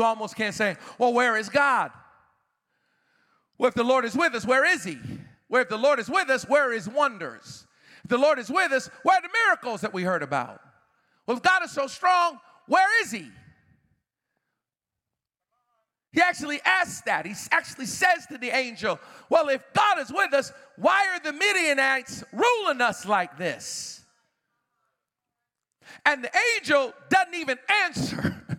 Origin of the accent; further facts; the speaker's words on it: Boston, Massachusetts, United States; I grew up in Boston, Massachusetts.